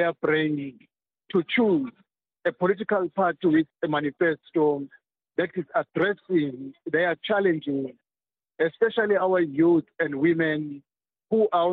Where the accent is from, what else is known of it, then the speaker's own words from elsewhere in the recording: South Africa; I know, as a South African